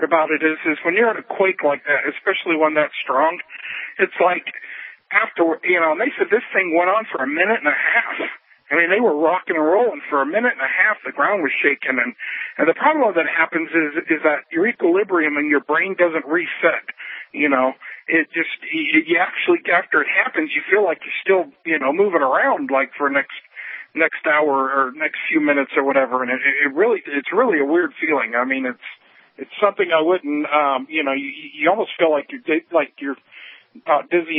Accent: Japan; I told you I grew up in Japan in high school, and I was in a couple big ones when I was over there

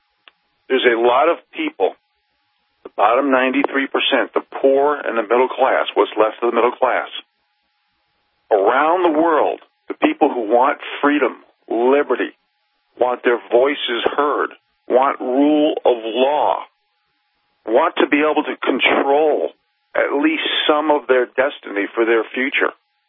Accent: United States; because as an American, I feel it's so important right now that Americans stick up for America.

